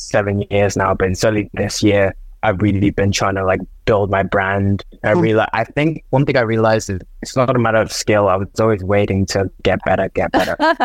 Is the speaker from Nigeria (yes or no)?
yes; Nigeria; It was the first time I heard Afrobeats because I'm from Nigeria.